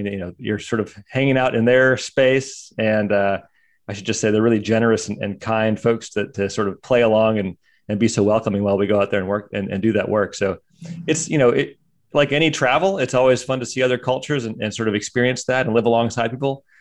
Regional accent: Pennsylvania, United States; I grew up in Pennsylvania. We had a number of communities there.

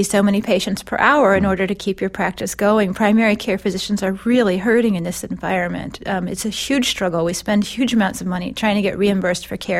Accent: Virginia, United States; And so I grew up in Northern Virginia, and I went to medical school in Baltimore and did my training there.

